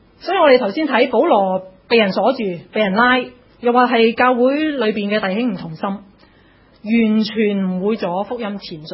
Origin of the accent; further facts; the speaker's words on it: China; 我们中国人呢会讲同床异梦，大家都听过。